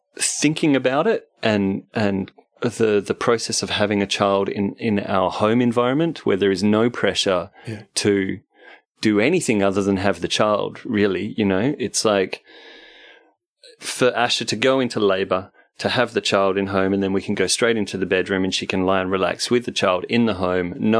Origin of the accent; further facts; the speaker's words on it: Perth, Western Australia, Australia; There's a hospital I'm from Perth originally